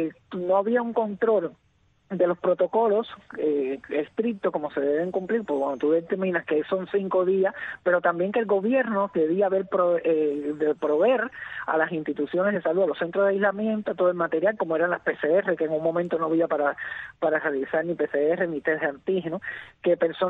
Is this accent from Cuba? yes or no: yes; Cuba; sabemos cómo somos los cubanos